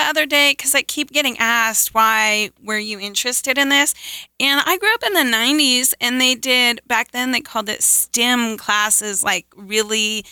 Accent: Colorado, United States; moved away as an adult; now in Oklahoma, United States; I'm originally from Colorado, and me and my husband moved out to Oklahoma about almost six years ago

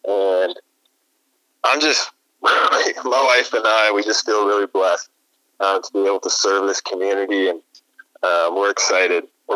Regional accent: Hull, Iowa, United States; Growing up in Hall, Iowa, my dad is actually an assistant basketball coach at Western Christian.

